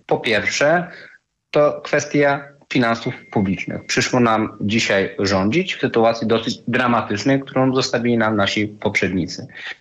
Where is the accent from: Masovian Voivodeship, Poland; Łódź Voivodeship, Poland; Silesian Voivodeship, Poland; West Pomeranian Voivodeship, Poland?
West Pomeranian Voivodeship, Poland; Szczecin; Ja wywodzę się ze Szczecina